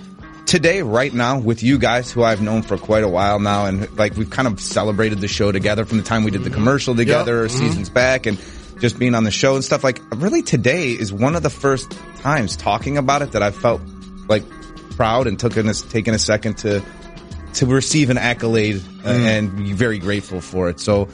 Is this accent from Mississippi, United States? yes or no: no; Chicago, Illinois, United States; Tommy is based on a lot of guys that I grew up with in Chicago.